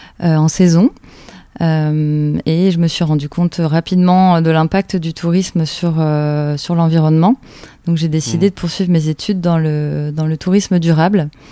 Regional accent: Normandy, France; moved away as an adult; je suis originaire de Normandie, où mes parents étaient agriculteurs, je suis d'une famille d'agriculteurs, et je suis partie sur Bordeaux pour mes études

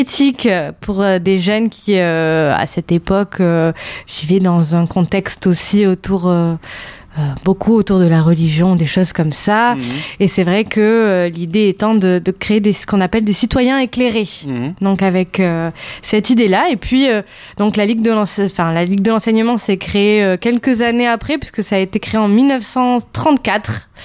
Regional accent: Mont-de-Marsan, Nouvelle-Aquitaine, France; je suis un pur produit du sud-ouest, puisque j'ai grandi à Mont-de-Marsan, que je suis partie juste pour faire mes études à Bordeaux

